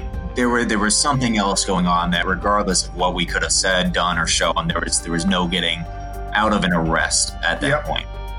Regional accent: Florida, United States; Like, I'm from Florida.

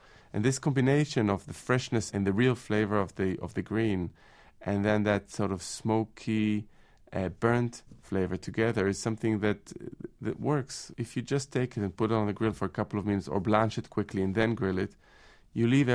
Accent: Jerusalem, Jerusalem District, Israel; I grew up in Jerusalem in Israel. And I think I'm extremely fortunate because my parents are from a European background. My dad is Italian. My mother's from Germany.

